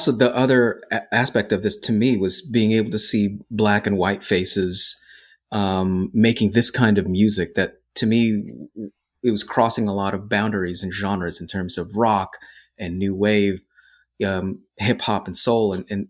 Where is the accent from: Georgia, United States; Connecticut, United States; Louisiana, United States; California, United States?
California, United States; And I grew up on the Monterey Peninsula.